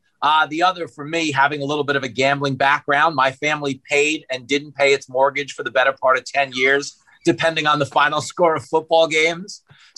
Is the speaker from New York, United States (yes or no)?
yes; Long Island, New York, United States; I grew up on Long Island with a lot of guys